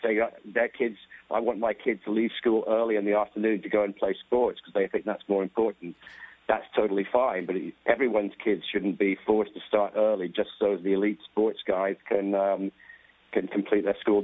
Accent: United Kingdom; as you can probably tell, I'm British.

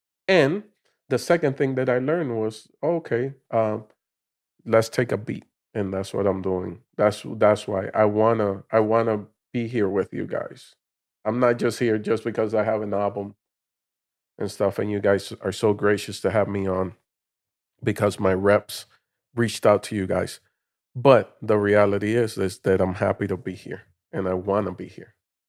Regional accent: Dominican Republic; also born or lived in Puerto Rico; And I just so happened to be in her belly, and I was born in Puerto Rico. So I was a U.S. citizen, but then she wasn't, so she had to go back. She went back, and then part of my childhood was there in the Dominican Republic, which I loved.

